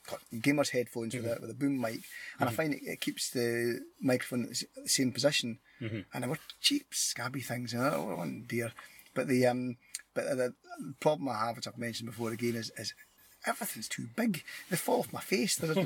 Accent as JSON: {"language": "English", "region": "Scotland", "country": "United Kingdom", "accent": "Scottish", "said": "It's my poor Scottish accent."}